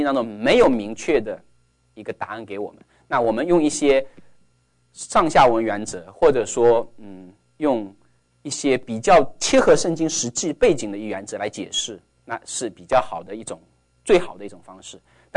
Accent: China; 因为我们中国人叫男人都是先生

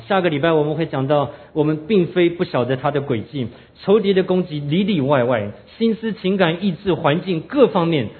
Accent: Taiwan; 我们从小就在眷村干这件事的

